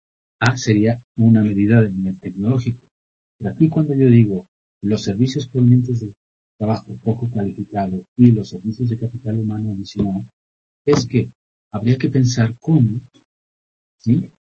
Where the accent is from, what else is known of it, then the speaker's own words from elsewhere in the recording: Mexico; a ver, yo soy de México.